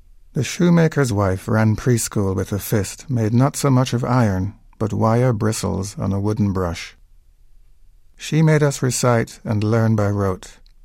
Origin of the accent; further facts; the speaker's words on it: London, United Kingdom; born there; also born or lived in Guyana; My parents are Guyanese, and they went to the UK, and I was born in London. And then they went back to Guyana, where I had 10 years as a child, and then back to London again.